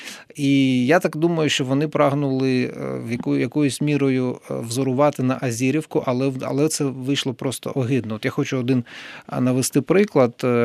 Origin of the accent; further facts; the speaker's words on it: Donetsk, Donetsk Oblast, Ukraine; first language Russian; Ukrainian is a second language; моя батьківська мова російська, я в дитинстві говорив і твоя, так? Тому що ти з Криму, я з Донецька.